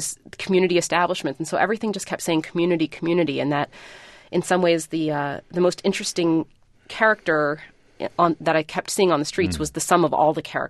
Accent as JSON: {"language": "English", "town": "Philadelphia", "region": "Pennsylvania", "country": "United States", "tie": "born or raised there", "said": "I'm from Philadelphia, and my family lives in the Latino community, the Puerto Rican community in Philadelphia, in North Philly. And these were things that I had experienced growing up too"}